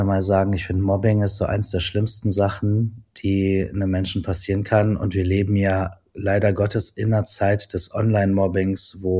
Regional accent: Dortmund, North Rhine-Westphalia, Germany; dann bin ich in Dortmund aufgewachsen, ziemlich streng erzogen und ziemlich emotionless erzogen.

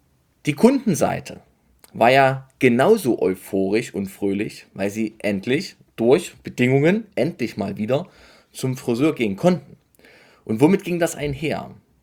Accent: Saxony, Germany; ich komme aus der Nähe von Dresden

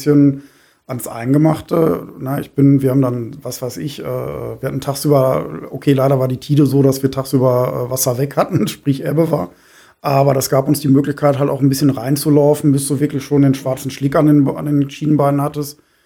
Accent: Frisia, Germany; Und ich als Friese kann da nur beipflichten

